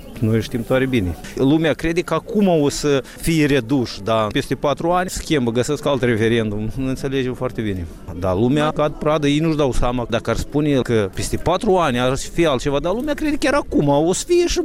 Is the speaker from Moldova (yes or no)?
yes; Nișcani, Călărași District, Moldova; Eu sunt din Nișcani, din 2500 au rămas 1.000 de cetățeni, dintre care peste 60% sunt pensionari.